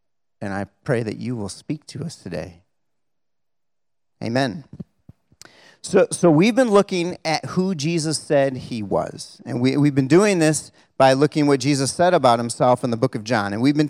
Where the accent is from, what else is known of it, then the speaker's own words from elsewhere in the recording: Canada; I'm Canadian. It's who I am.